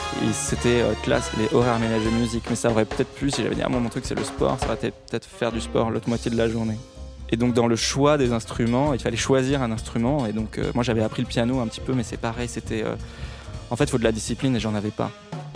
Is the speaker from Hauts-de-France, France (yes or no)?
no; Caen, Normandy, France; born there; Donc moi, je suis né à Caen